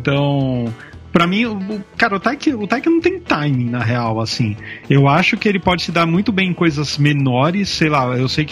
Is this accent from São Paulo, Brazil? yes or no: yes; São Caetano do Sul, São Paulo, Brazil; born there; eu nasci em São Caetano, não é, só que eu nunca morei em São Caetano, mas eu nasci lá.